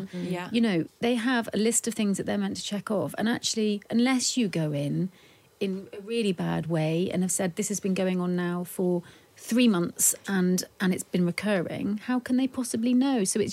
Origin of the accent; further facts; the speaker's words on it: United Kingdom; I imagine it might be a bit to do with being British.